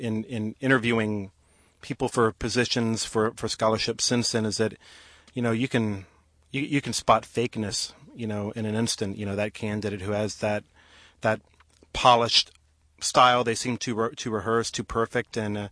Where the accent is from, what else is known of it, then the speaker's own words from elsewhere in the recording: South Carolina, United States; now in England; when she found out I was from South Carolina